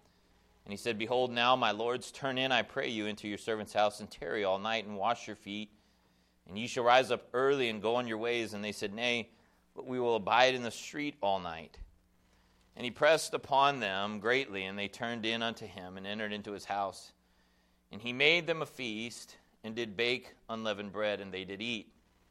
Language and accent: English; Texas, United States; I'm from Texas.